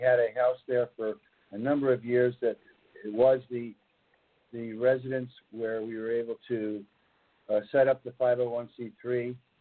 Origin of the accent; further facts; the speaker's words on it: Los Angeles, California, United States; I'm from Los Angeles, California, and I'm your host this evening.